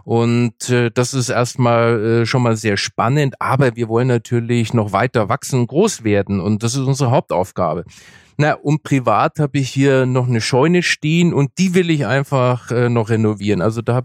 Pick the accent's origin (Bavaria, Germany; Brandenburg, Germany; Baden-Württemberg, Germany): Bavaria, Germany; Nuremberg; Ja, ich komme ja aus Nürnberg und da liegt Playmobil vor der Tür.